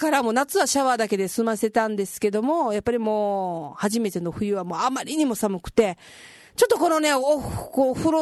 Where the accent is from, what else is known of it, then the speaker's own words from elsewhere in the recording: Naruto, Tokushima, Japan; 私の故郷徳島県鳴門市は瀬戸内海沿いで美味しい鯛が取れるので